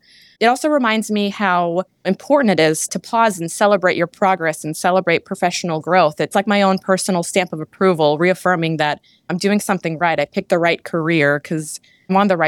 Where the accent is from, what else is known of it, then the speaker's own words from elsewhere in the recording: St. Louis, Missouri, United States; now in Boston, United States; I'm actually from the St. Louis area in Missouri.